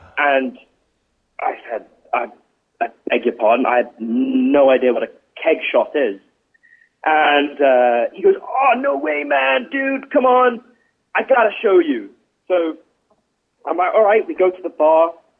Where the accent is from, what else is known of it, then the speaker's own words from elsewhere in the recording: England, United Kingdom; now in Switzerland; I'm from England, but I live in Switzerland.